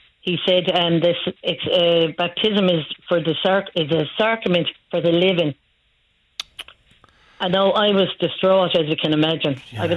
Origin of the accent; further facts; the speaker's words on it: Galway, Connacht, Ireland; from Galway.